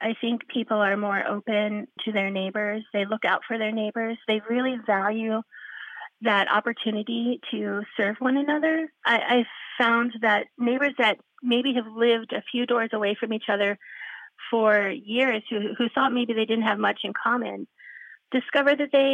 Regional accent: Philadelphia, Pennsylvania, United States; also born or lived in New York City; now in Nelsonville, United States; Coming from the East Coast, I grew up in Philadelphia, I lived in New York City, lived abroad a bunch

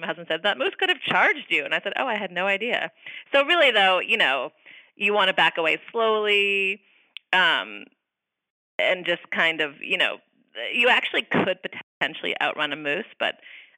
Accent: Boston, Massachusetts, United States; now in California, United States; I'm outdoorsy, but I grew up in Boston, live in California.

